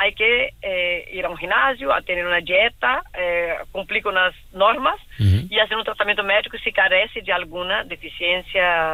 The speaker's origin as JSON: {"language": "Spanish", "country": "Brazil", "lives_now": "Barcelona, Spain", "said": "soy brasileña, tengo 40 años, vivo en Barcelona."}